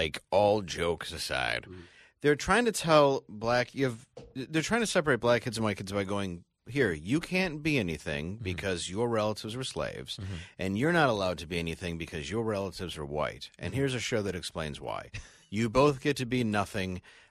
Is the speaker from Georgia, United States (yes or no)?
no; Detroit, Michigan, United States; I'm from Detroit.